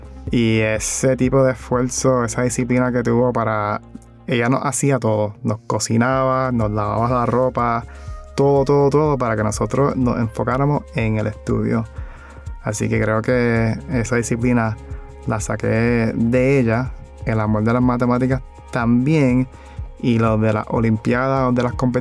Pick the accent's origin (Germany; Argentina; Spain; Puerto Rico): Puerto Rico; Guaynabo; En Puerto Rico, como tal. Y si acaso en Guaynabo también. En Puerto Rico, recuerdo así que me vienen a la mente gallinas cantando por la mañana.